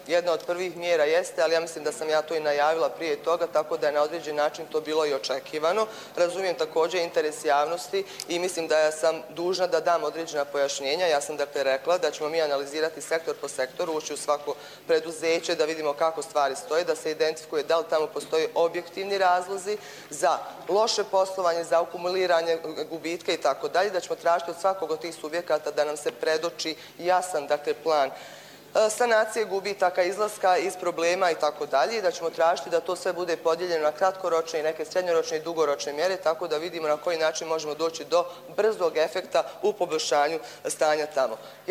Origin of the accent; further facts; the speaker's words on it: Teslić, Republika Srpska, Bosnia & Herzegovina; vezana za sve ono što se dešava na teritoriji Tesića, ali to je moj rodni grad